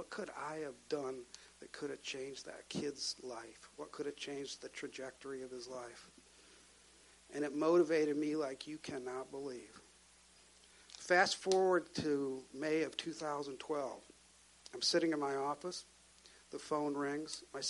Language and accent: English; Michigan, United States; I was a child of the 70s. I grew up in Michigan.